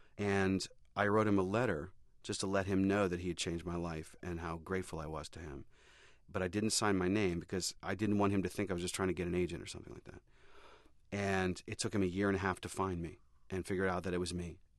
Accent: Pittsburgh, Pennsylvania, United States; I'm 17 years old. I'm from Pittsburgh. I don't know anybody.

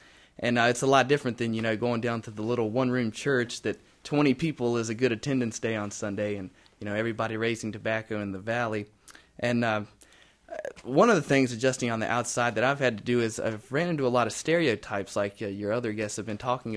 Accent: the South, United States; accent: southern; I had to cover up my southern accent.

